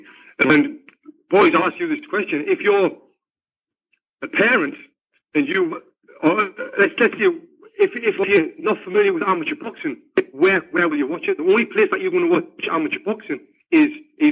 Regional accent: Sunderland, North East England, United Kingdom; When I fought in my hometown, Sunderland, I used to sell a shit ton of tickets

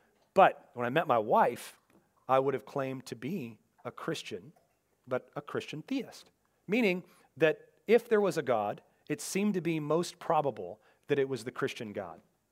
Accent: Seattle, Washington, United States; but growing up in Seattle, I didn't know any.

